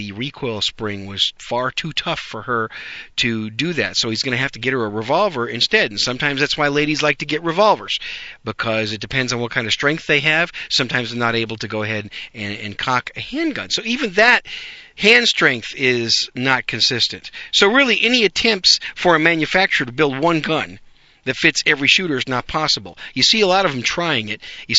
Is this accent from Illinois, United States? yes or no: no; Wisconsin, United States; also born or lived in New York City; I'm a Yankee with a gun, as I mentioned many times. I was born in New York City. I grew up in Wisconsin. I call Wisconsin home, but I transplanted to North Texas in 93.